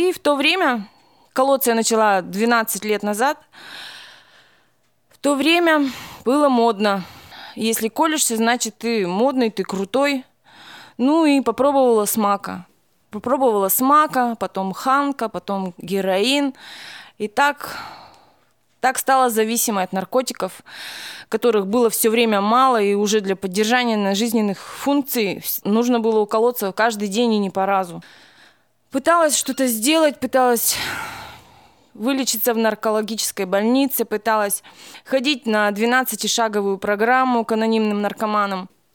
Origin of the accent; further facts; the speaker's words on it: Chaykovsky, Perm Krai, Russia; Я родом с Пермского края, города Чайковского. Мне 36 лет. Росла в неполной семье.